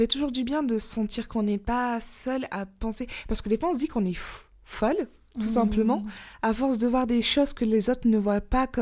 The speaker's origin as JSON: {"language": "French", "region": "Auvergne-Rhône-Alpes", "country": "France", "tie": "born or raised there", "said": "J'ai 24 ans, je suis une Française noire et j'habite dans une petite ville drômoise depuis l'enfance."}